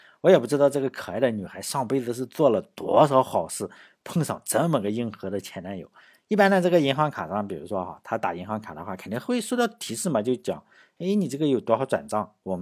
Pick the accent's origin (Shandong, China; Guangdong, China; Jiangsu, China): Shandong, China; Laiwu; 比如说我老家莱芜县有县志，我那时候因为老家嘛